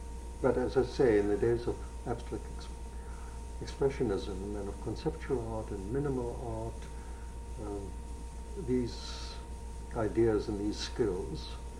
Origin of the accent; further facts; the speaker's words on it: Berlin, Germany; also born or lived in Moscow, Russia; I had grown up in Germany from the age of 3. I was born in Russia.